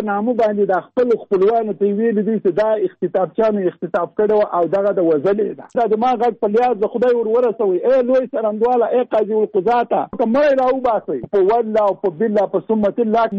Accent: Jalalabad, Nangarhar, Afghanistan; زه د جلال آباد.

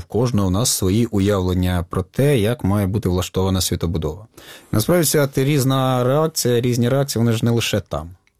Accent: Starobilsk, Luhansk Oblast, Ukraine; у моєму рідному Старобільську

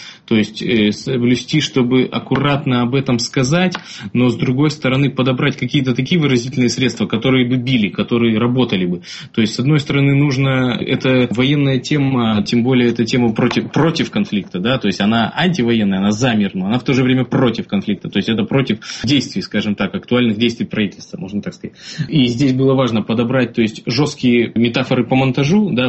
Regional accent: Chelyabinsk, Chelyabinsk Oblast, Russia; Тут же мы, из Челябинска, не девочки все, мы готовы были, все нормально.

